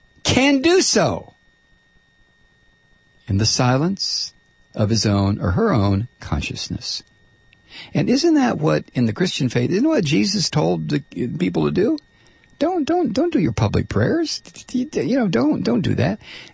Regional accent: Toledo, Ohio, United States; There are an awful lot of Muslims where I grew up in Toledo, Ohio.

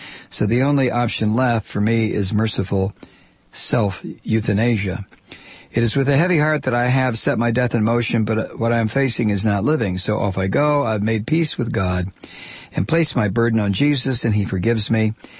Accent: United States; born there; I feel this is not the nation into which I was born. I was born in America

